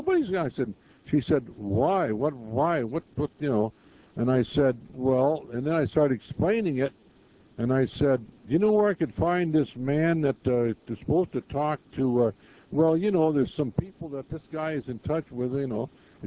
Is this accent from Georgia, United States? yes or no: no; North Hollywood, California, United States; I'm from North Hollywood.